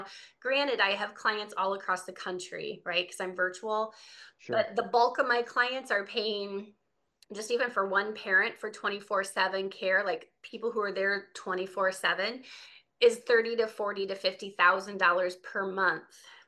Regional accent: Midwest, United States; I'm from the Midwest, yep.

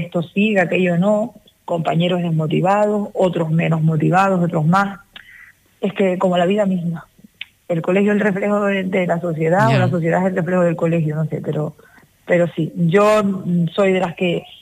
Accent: Canary Islands, Spain; el profesorado, en general, aún siendo canario, somos muy desconocedores de muchas cosas

